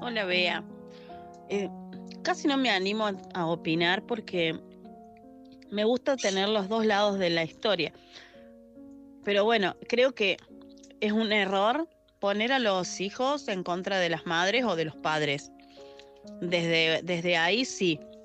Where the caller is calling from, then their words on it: Argentina; desde Argentina, no me acuerdo si lo había dicho o no.